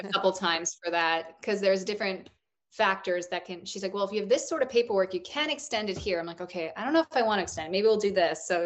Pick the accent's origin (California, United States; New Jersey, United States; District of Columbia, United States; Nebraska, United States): New Jersey, United States; I grew up in New Jersey, so I grew up going to the Jersey Shore.